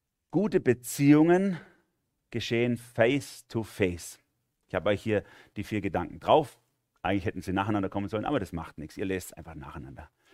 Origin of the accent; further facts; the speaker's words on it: Baden-Württemberg, Germany; accent: Swabian; dann versuche ich meinen schwäbischen Dialekt zu verstecken